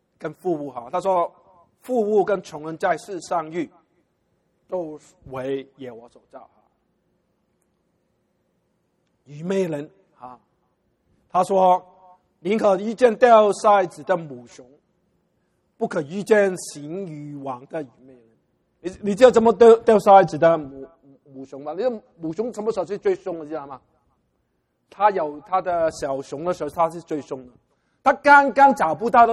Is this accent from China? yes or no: yes; Guangdong, China; 我们中国人也是这样讲嘛。我们广东人很喜欢讲这个故事